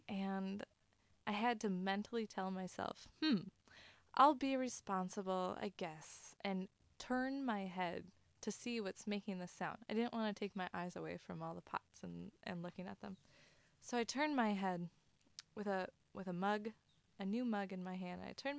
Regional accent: Minnetonka, Minnesota, United States; I'm from Minnetonka, Minnesota.

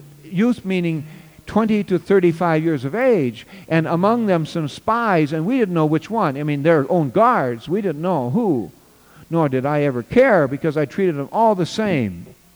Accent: Beatrice, Nebraska, United States; One is Beatrice, Nebraska. It's my hometown, but that's where I was born.

